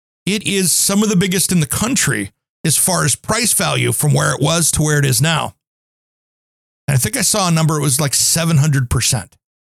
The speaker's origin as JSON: {"language": "English", "town": "Portland", "region": "Oregon", "country": "United States", "tie": "born or raised there", "said": "we've got an interesting housing situation going on here in Portland, my hometown."}